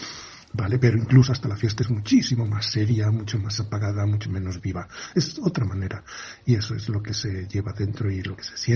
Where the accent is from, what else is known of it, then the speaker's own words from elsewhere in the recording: Castile and León, Spain; Realmente el Bierzo, mi tierra, viaja siempre conmigo, en el corazón y en el alma.